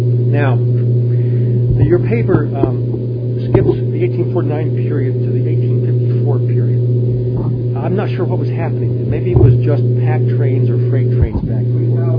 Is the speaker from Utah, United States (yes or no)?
yes; Centerfield, Utah, United States; I grew up in Centerfield down in Sanpete County. Now, for those of you who perhaps are from northern Utah, Utah ends at Payson, I think. Everything else is southern Utah. So I grew up in southern Utah.